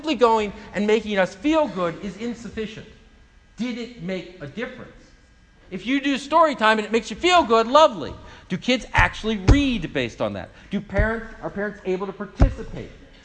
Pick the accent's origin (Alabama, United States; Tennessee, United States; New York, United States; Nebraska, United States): New York, United States; This is new for me as a New Yorker.